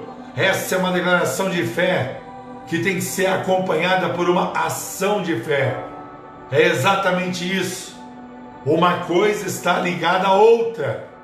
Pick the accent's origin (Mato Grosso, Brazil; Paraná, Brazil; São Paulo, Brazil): Paraná, Brazil; Eu sou do norte do Paraná.